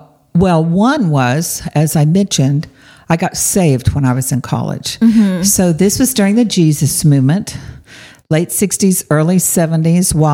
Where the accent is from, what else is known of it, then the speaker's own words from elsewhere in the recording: Texas, United States; also born or lived in Austin; Actually, I was born in Austin, Texas, but moved away, grew up in another Texas city until I went back to college there when I was 17.